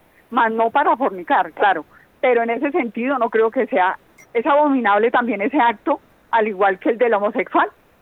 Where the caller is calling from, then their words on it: Bogotá, Colombia; Yo vivo acá en Bogotá, soy de esa, muy de Radio María.